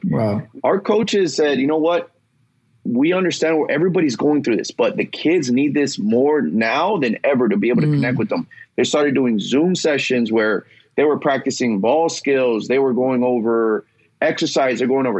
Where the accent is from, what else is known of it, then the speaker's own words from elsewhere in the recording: San Fernando Valley, California, United States; I grew up playing in the San Fernando Valley, really.